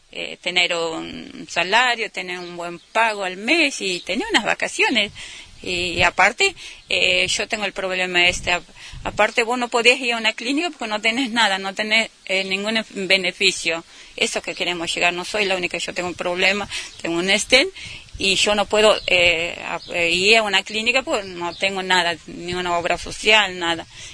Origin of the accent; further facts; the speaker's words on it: Santiago del Estero, Argentina; yo soy de Santiago del Estero y te vengo a decir que tengo 52 años